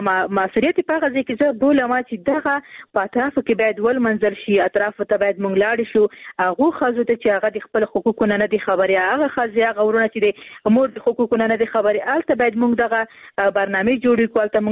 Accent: Khost, Afghanistan; زه هم د خوست یم

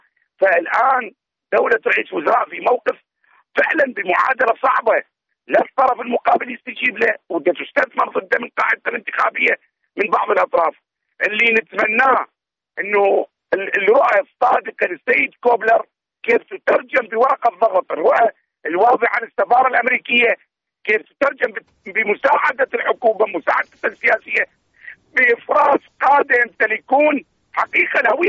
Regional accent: Iraq; كعراقيين متابعين لأوضاع بلدنا

